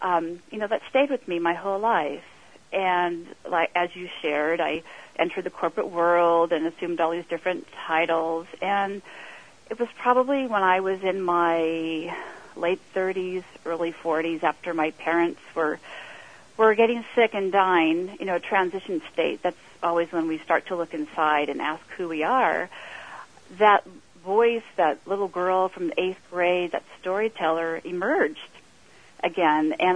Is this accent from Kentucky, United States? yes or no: no; Los Angeles, California, United States; I grew up in Los Angeles, the suburbs of Los Angeles, and was a very quiet and shy girl.